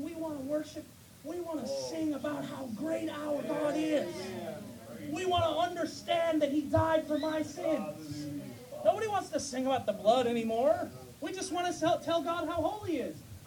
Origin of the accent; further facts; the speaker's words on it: Minnesota, United States; born there; I was born in Minnesota. This is culture.